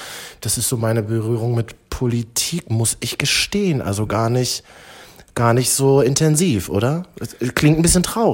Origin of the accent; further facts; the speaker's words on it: Berlin, Germany; born there; Ich bin alles genau in Berlin-Neukölln geboren, arbeite manchmal in Halle, manchmal in Leipzig und bin am allerliebsten hier in Berlin